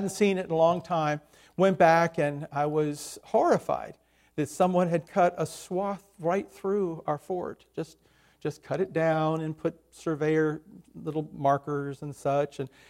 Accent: Miami, Florida, United States; growing up in Miami, we had forts, a lot of forts.

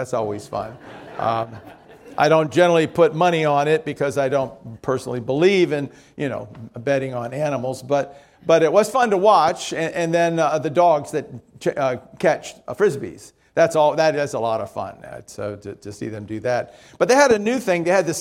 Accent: Miami, Florida, United States; I did not grow up anywhere near a farm. I grew up in Miami.

